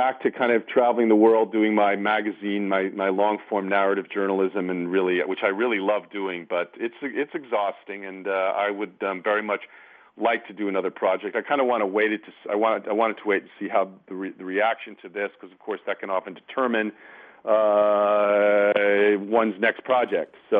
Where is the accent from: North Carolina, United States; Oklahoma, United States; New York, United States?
New York, United States; New York City; So I grew up with this in New York City.